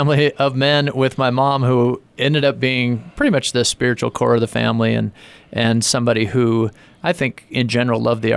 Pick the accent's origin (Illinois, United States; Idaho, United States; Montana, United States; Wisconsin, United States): Montana, United States; Billings; also born or lived in Sitka, Alaska; So I was born here in Billings at St. Vincent's, St. V's.